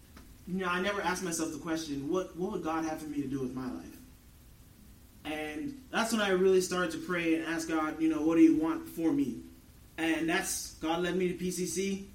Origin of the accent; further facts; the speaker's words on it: Bahamas; I am from the Bahamas. That's where I grew up. That's where I was born and raised.